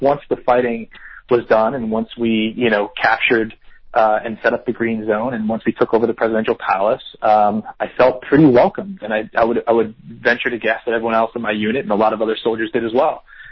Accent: Canton, Ohio, United States; I grew up in Canton, Ohio, which is where I currently am standing.

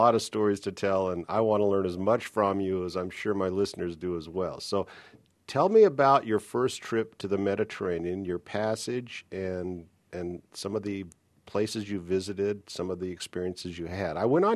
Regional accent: United States; I'm typical American. I'm Heinz 57. I'm part of the melting pot.

